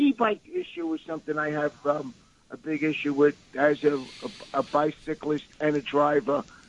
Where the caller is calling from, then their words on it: Brooklyn, New York, United States; Good morning. … from Brooklyn.